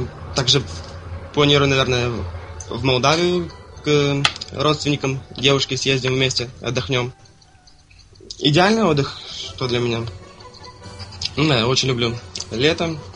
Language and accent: Russian; Kherson, Kherson Oblast, Ukraine; Я сам из Херсона.